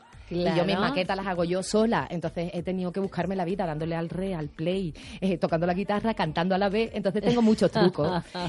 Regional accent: Andalusia, Spain; Soy muy andaluza, muy pasional

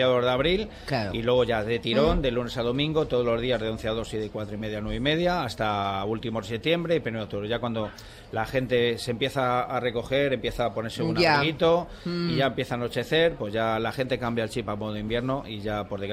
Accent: Madrid, Community of Madrid, Spain; Yo, aunque tengo 57 años, soy de Madrid

